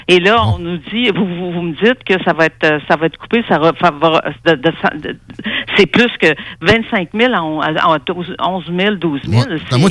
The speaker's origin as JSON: {"language": "French", "town": "La Pocatière", "region": "Quebec", "country": "Canada", "said": "Moi, je viens de la région de la Pocatière."}